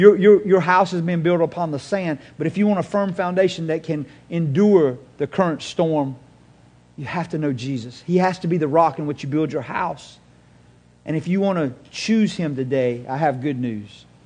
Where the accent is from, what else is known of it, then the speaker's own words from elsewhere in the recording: the South, United States; accent: Southern; I'm pronouncing this the way my southern accent allows me to.